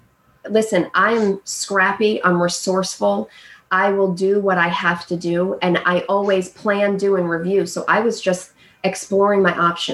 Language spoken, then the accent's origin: English; Scotch Plains, New Jersey, United States; So I grew up in Scotch Plains and then we relocated and I graduated from here.